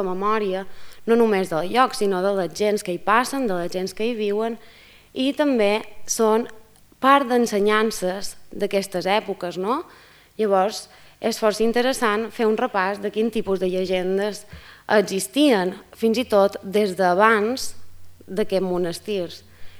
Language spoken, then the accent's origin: Catalan; Balearic Islands, Spain; accent: Mallorcan; sóc de Mallorca i això explica el meu accent tan estrany. Intento centralitzar el màxim que puc